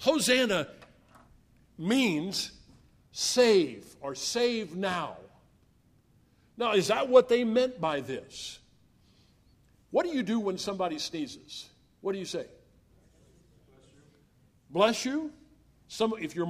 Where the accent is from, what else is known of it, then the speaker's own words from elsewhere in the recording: United States; You know, our problem is we grew up in America. Secondly, we grew up with sidewalks. I grew up on a farm.